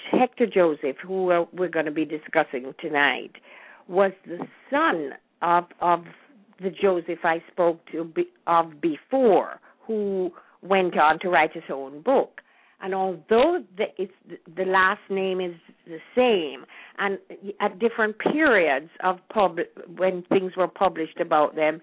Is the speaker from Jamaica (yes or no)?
yes; Jamaica; now in United States; But deep in my heart, I am still a Jamaican. And I left Jamaica before independence. I left in 1959. So I am not too familiar with the new Jamaica.